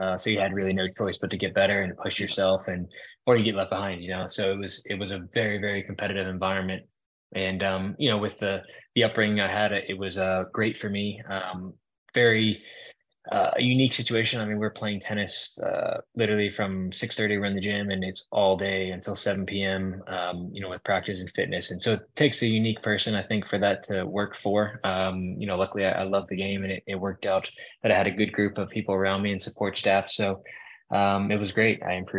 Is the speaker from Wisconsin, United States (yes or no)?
no; Florida, United States; Yeah, well, growing up in Florida, I've always been a massive Gators fan, University of Florida, which means I can't stand Florida State naturally.